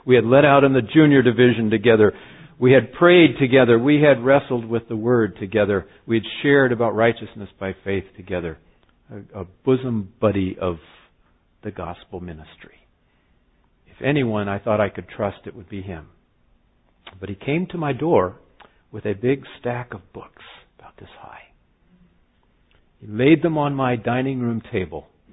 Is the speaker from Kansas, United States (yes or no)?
no; California, United States; Now, I grew up in California. I liked the warm weather, and I wasn't too anxious to come back to be facing the Michigan winters again.